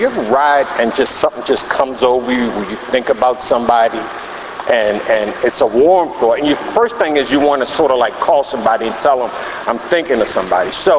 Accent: Catonsville, Maryland, United States; and he's from Glen Burnie, and I'm from Catonsville.

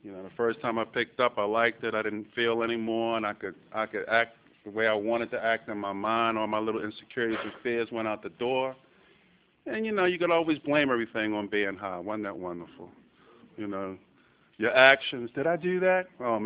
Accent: Baltimore, Maryland, United States; I'm originally from Baltimore City. I was born and raised in Baltimore.

